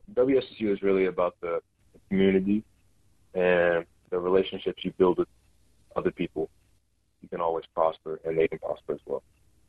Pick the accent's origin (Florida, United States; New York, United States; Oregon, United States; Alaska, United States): Alaska, United States; Juneau; how it was growing up in Juneau